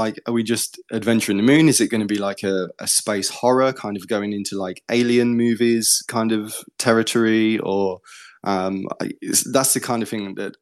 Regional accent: Leicester, East Midlands, United Kingdom; now in Jacksonville, United States; I'm originally from Leicester in the UK, but I'm out here in Florida now. I live in Florida.

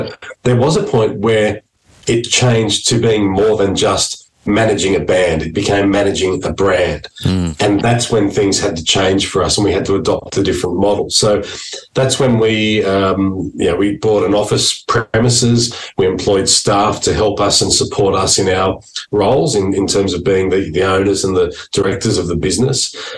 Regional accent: Sydney, New South Wales, Australia; these are the kinds of things that four blokes growing up in Sydney had no idea we'd ever be contemplating.

